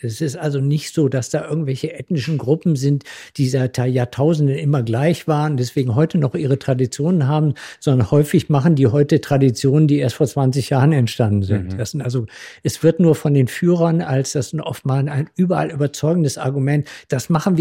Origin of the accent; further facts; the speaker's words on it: Cologne, North Rhine-Westphalia, Germany; ich komme ja aus Köln